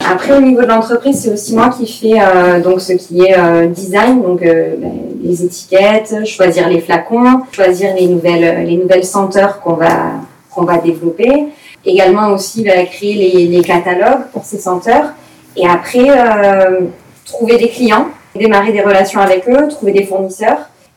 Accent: Digne-les-Bains, Provence-Alpes-Côte d'Azur, France; Alors, moi je suis née à Digne, j'ai fait toute ma scolarité donc à Digne-les-Bains.

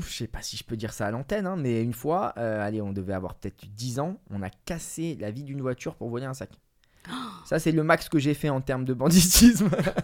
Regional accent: Marseille, Provence-Alpes-Côte d'Azur, France; j'ai grandi à Noailles. C'était le foot dans les quartiers nord le dimanche matin

